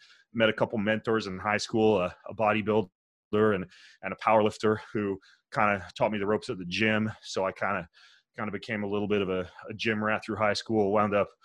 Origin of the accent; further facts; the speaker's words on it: Lewiston, Idaho, United States; born there; now in Spokane, United States; Well, I'm from Lewiston, Idaho. That's where I was born. And went to college at University of Idaho in Moscow, Idaho. And now I live in Spokane, Washington, which is on the border of Idaho.